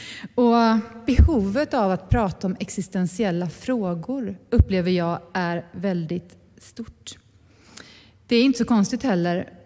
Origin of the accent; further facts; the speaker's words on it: Gothenburg, Västra Götaland County, Sweden; trots att jag har vuxit upp i Västra Göteborg så har jag faktiskt aldrig varit i den här kyrkan innan.